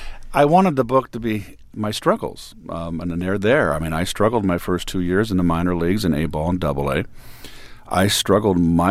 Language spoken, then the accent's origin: English; California, United States; a dream of a young boy growing up in Northern California to be the next Mickey Mantle